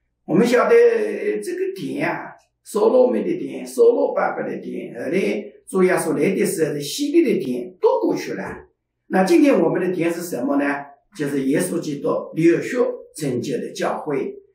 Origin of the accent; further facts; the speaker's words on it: Zhejiang, China; 所以我们家乡有一条美丽的钱塘江啊，起源于富春江。啊，一直新安江水库、富春江水库往下流呢，啊，流到杭州三江的地方，它就改名为钱塘江